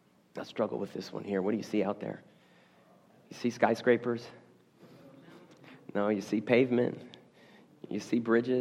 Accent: Houston, Texas, United States; You know, I grew up in Houston, Texas, and you know, Houston, yeah, I guess when you're living there, you don't really realize it

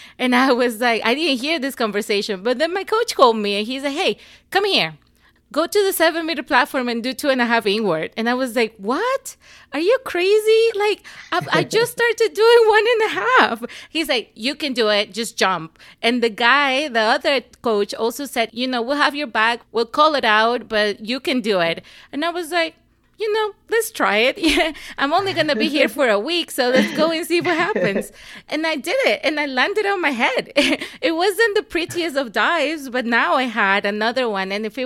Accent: Venezuela; the swimming pools we used to train at in my home town, they were broken for several months. And so the first 6 months of me in my diving career, I didn't touch a swimming pool because we didn't have anything to work with. We had an opportunity to travel to the capital city in Caracas

